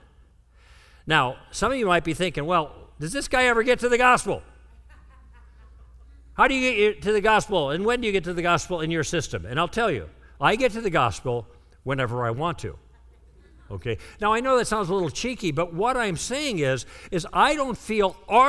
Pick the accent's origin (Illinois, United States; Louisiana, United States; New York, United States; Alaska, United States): Illinois, United States; Chicago; I grew up in Chicago, and we have some property in northern Wisconsin that my grandpa bought to retire on.